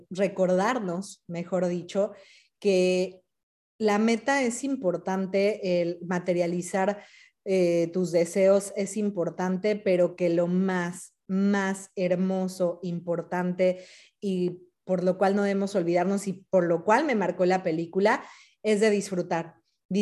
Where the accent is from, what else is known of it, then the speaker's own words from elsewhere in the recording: Mexico City, Mexico; now in United States; Bueno, soy mexicana de la Ciudad de México, pero actualmente vivo en Estados Unidos